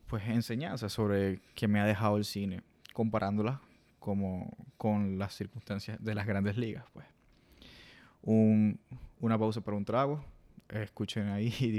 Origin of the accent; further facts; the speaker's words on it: Venezuela; me inspiré en Venezuela, que es de donde soy